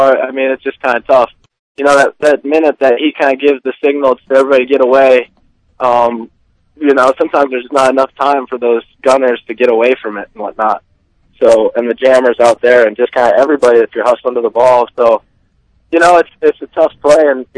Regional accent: Montana, United States; As far as me, you know, I'm from Montana, so I kind of like this weather.

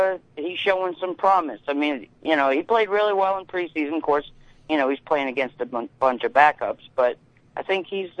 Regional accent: Philadelphia, Pennsylvania, United States; from Philly.

